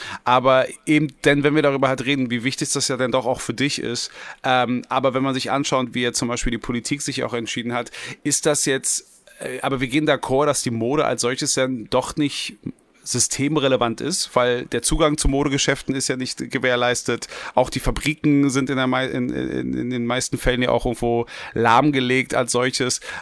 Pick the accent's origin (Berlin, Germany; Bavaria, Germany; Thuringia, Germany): Berlin, Germany; born there; ich als gebürtiger Westberliner